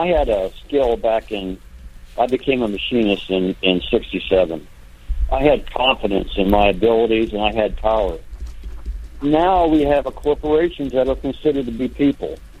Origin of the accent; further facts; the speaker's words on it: United States; But what I'm getting to is that I'm an American citizen in this country